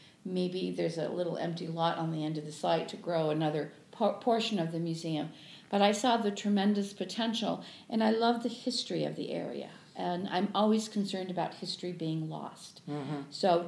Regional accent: New England, United States; I grew up in a factory town in New England. And as a child, I decided I wanted to travel the world and do things that would be important.

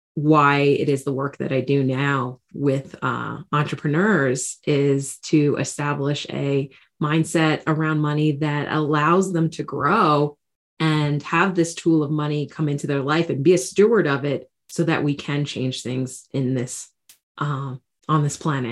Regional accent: New York, United States; accent: New York; I grew up in New York. So every once in a while, you'll hear my New York accent come through.

